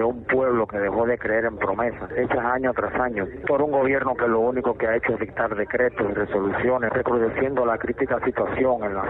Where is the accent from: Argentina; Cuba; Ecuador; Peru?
Cuba; Somos cubanos y como tal amamos la patria, que es la tierra que pisamos al nacer.